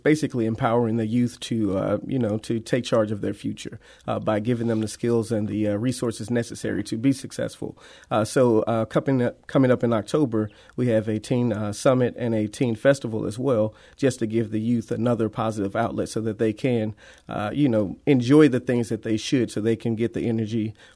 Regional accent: Ferguson, Missouri, United States; moved away as an adult; I'm from the community. I grew up in Ferguson. I lived there until 2.5 years ago.

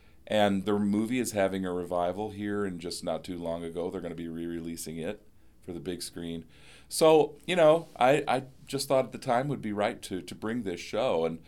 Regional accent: Dubuque, Iowa, United States; I was born back in 1955, so I lived in the 60s, but I was born and raised in Dubuque, Iowa, which is in eastern Iowa, and they always said that everything hit Dubuque 10 years later.

